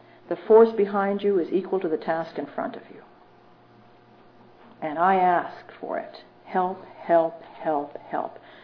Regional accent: Ireland; I'm Irish, I'm alcoholic, it would never enter my mind to cooperate.

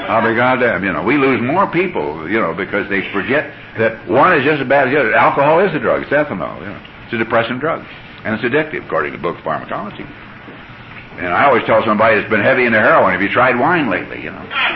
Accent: Glendale, United States; I'm serious, and I was raised in Glendale. They speak English in Glendale.

